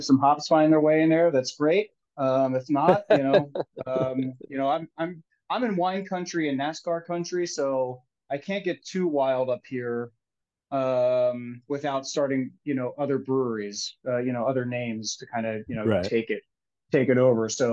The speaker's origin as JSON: {"language": "English", "town": "Philadelphia", "region": "Pennsylvania", "country": "United States", "lives_now": "Watkins Glen, United States", "said": "I'm a Philadelphia guy. I'm not from Watkins Glen, but you know, we're a 4-hour drive to New York City."}